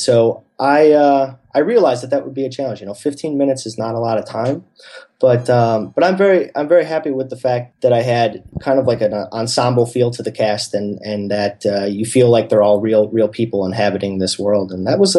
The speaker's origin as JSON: {"language": "English", "town": "Chicago", "region": "Illinois", "country": "United States", "tie": "born or raised there", "said": "I mean, growing up in Chicago, I've always known that it's, you know, not only the best film festival in this city"}